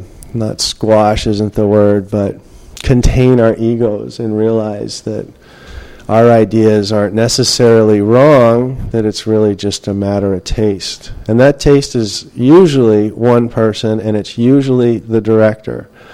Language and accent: English; United States; I'm American. Americans aren't the most popular people in the world anymore.